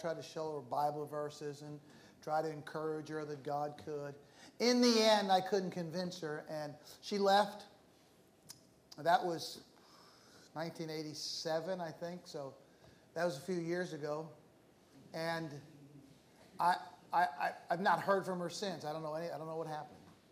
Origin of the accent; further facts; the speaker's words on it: Philippines; also born or lived in United States; growing up in the Philippines